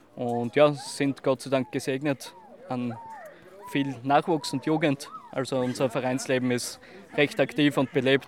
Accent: Luxembourg; Luxemburg, mein Heimatland.

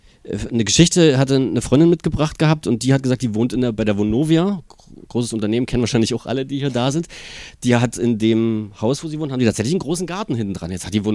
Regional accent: Dresden, Saxony, Germany; also ich komme selber aus Dresden, wohne im vierten Stock

